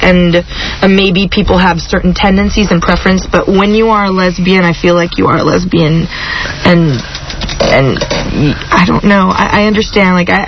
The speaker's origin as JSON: {"language": "English", "country": "Venezuela", "said": "I'm from Venezuela. Viva Venezuela. Shout out to all Venezuelans."}